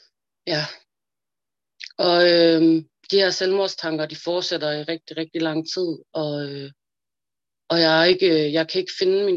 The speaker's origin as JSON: {"language": "Danish", "town": "Engelsvang", "region": "Central Denmark Region", "country": "Denmark", "tie": "born or raised there", "said": "fordi det har været rigtig meget hjemme i mit barndomshjem, da vi boede i Engelsvang."}